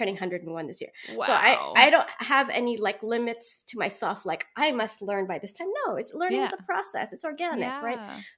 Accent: Philippines; And I go, I'm Filipino. I mean, Filipinos tend to pick up languages and music very easily. Like, we're just like known for that.

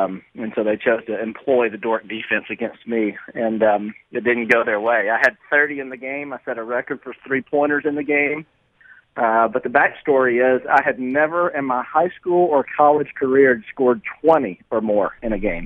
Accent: Nashville, Tennessee, United States; I'm from Nashville, which is where Belmont and Lipscomb are, so it was easy for me just to wait it out and wait for the right opportunity.

